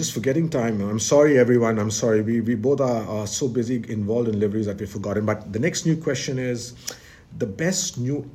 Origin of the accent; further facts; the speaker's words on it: India; my nationalistic sense kicks in, being Indian.